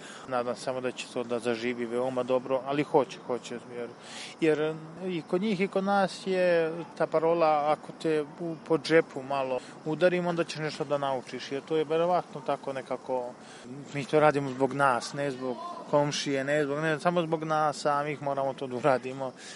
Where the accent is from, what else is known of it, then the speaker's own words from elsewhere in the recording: Zlatibor District, Serbia; Sa Zlatibora sam, pa smo gore obaj počeli to odvajanje smeća pre možda godinu i po dve